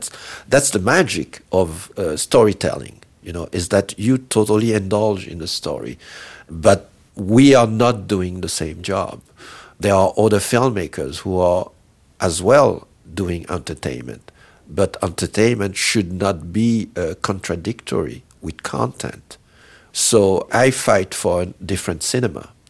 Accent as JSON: {"language": "English", "country": "Haiti", "tie": "born or raised there", "said": "I grew up in Haiti watching John Wayne, watching Opalon Cassidy, watching Tarzan."}